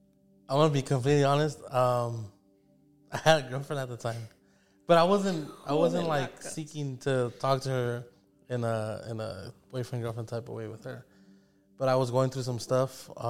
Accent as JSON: {"language": "English", "town": "Paramount", "region": "California", "country": "United States", "tie": "born or raised there", "said": "Well, I grew up in, like, Paramount."}